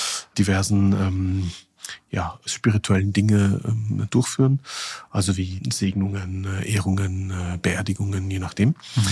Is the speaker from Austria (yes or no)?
yes; Austria; Für mich als 18-Jähriger, ich komme aus Österreich, weiß nicht, ob man es hört